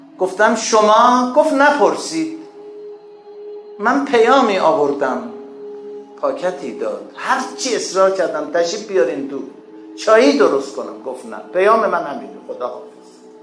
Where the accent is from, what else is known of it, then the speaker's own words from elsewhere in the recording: Iran; now in United States; سالی چند تو امریکا زندگی میکنم، … مسلمان هم نیستم. سالی چند بار میام ایران برای اینکه وطنم رو بوش و بشنوم